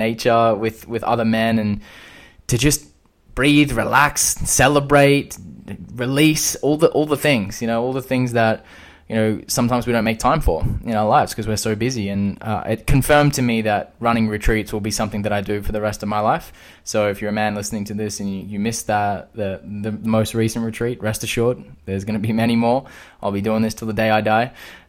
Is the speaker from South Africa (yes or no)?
no; Perth, Western Australia, Australia; He's from my hometown in Perth, Western Australia, and he's 20 years old.